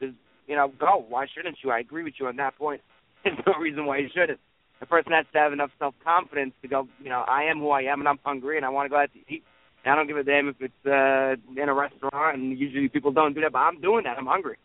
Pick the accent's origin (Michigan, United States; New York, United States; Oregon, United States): New York, United States; I'm from New York.